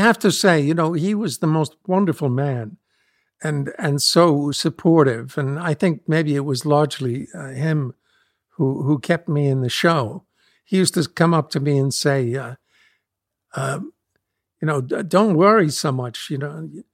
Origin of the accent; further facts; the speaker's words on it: New York City, New York, United States; I was raised in New York City, and I went to dancing school and learned how to sell a song